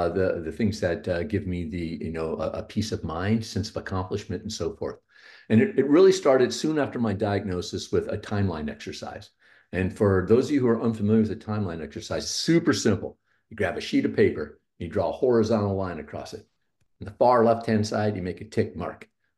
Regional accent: Houston, Texas, United States; I am not a Pittsburgh native. I'm not a Pittsburgh Steelers fan. I was born in Houston, Texas. I was born in 1964. So when I was growing up, I was a good Texan

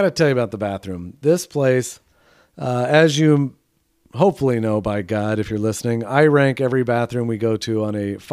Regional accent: El Paso, Texas, United States; I remember this growing up in El Paso.

